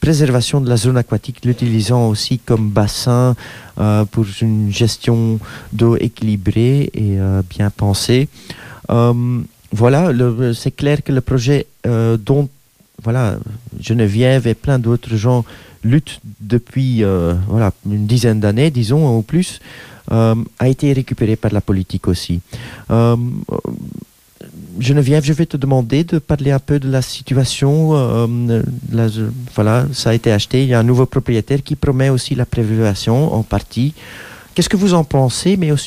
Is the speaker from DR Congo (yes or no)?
no; Flanders, Belgium; French is a second language; Excusez-moi, je suis flamand, les gars.